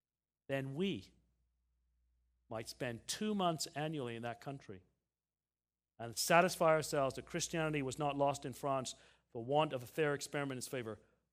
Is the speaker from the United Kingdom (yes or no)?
yes; England, United Kingdom; I grew up in England